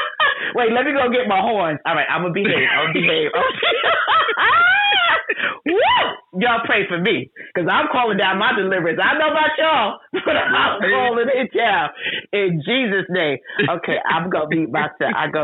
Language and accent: English; Jamaica; Clearly, I'm Jamaican.